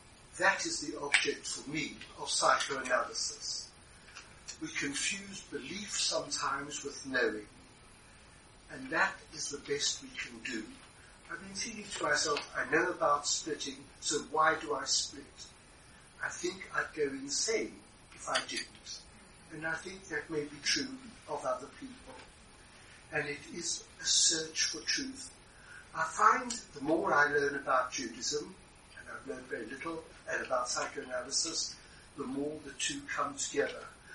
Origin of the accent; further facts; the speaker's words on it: South Africa; you can hear from my accent, I grew up in South Africa.